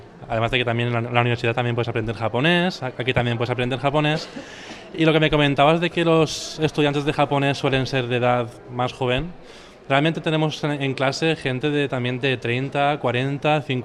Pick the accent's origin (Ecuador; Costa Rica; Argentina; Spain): Spain; Valencia, Valencian Community; now in Alicante, Spain; yo no soy de aquí, soy de Valencia, me he mudado hace poco a Alicante